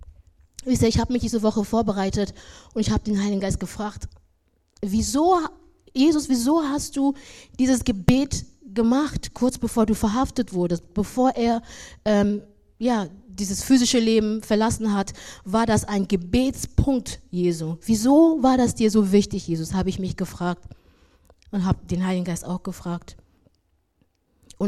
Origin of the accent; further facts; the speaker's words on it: Nigeria; now in Germany; Ich bin in Nigeria groß geworden